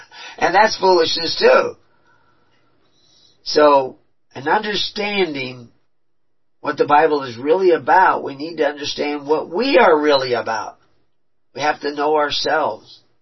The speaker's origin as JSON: {"language": "English", "region": "Texas", "country": "United States", "tie": "born or raised there", "said": "In places that I'm familiar with because I was raised in Texas during COVID."}